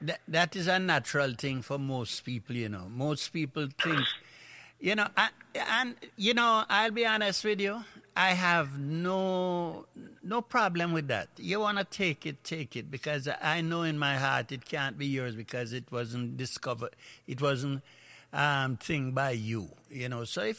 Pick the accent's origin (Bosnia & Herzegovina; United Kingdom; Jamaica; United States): Jamaica; I grew up in Jamaica, working the tourist venues, the tourist areas.